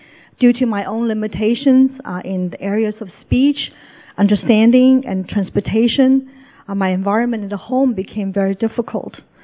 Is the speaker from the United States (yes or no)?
no; China; English is a second language; moved away; Personally, I came from China this past November in the year 2012.